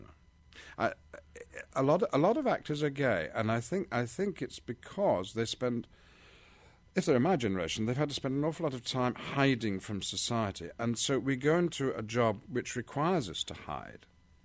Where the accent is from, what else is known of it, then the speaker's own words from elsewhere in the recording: United Kingdom; but because I'm British.